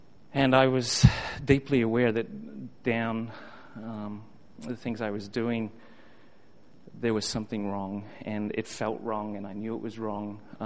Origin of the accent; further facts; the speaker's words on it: Australia; growing up in Australia, I think we don't realize it